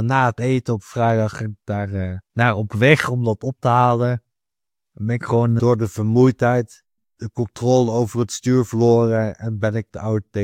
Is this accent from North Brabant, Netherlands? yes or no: yes; Maarheeze, North Brabant, Netherlands; Waar ik ben opgegroeid, dat is het dorpje Marezen. Dat is 20 kilometer vanaf Eindhoven.